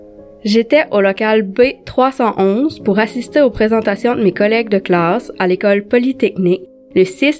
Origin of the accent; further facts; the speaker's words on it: Saint-Ulric, Quebec, Canada; j'ai 28 ans. Je suis originaire de Saint-Ulric en Gaspésie.